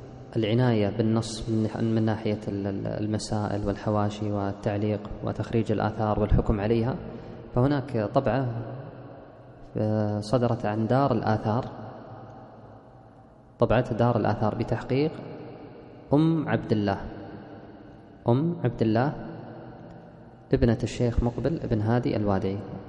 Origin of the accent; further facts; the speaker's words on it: Kuwait; وطبع في وزارة الأوقاف عندنا في الكويت.